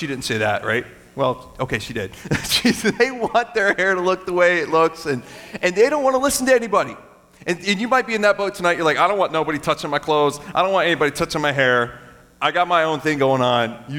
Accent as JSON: {"language": "English", "country": "Japan", "tie": "born or raised there", "said": "I grew up in Japan"}